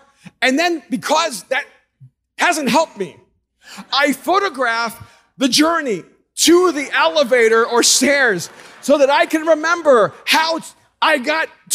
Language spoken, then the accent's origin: English; El Salvador; moved away; And I'm an immigrant from El Salvador, and I've lost my passport. Never lose your passport when you're from El Salvador when you're going through Germany.